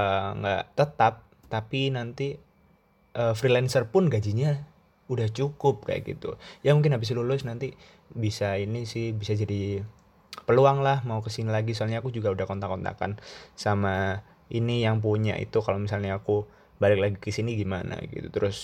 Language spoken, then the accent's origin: Indonesian; Indonesia; now in Tokyo, Japan; aku dari Indonesia